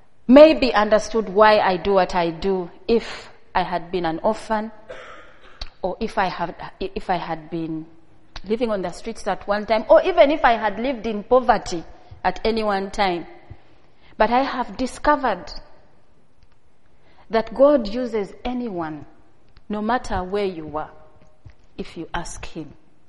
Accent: Uganda; I could have been any of those kids because I grew up in Uganda.

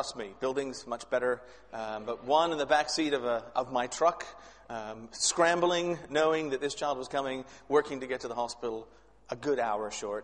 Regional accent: Canada; moved away as an adult; also born or lived in Mexico; now in Glasgow, United Kingdom; can guess I'm not a native Glaswegian. I am a Canadian implant. I've been over here for a few years now, but I have been in church missions and actually been away from my home country of Canada now for 28 years.

